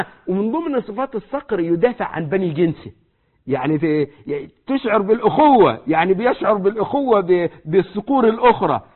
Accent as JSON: {"language": "Arabic", "country": "Egypt", "said": "عندنا في مصر يقول لك إيه، يطق يموت، ينفجر يموت"}